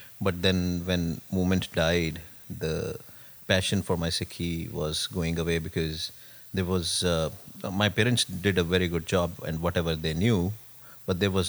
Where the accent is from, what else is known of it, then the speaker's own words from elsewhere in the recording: Punjab, India; Yeah, so I was born and brought up in Punjab. Okay. And belonged to a kind of a Gursikh family.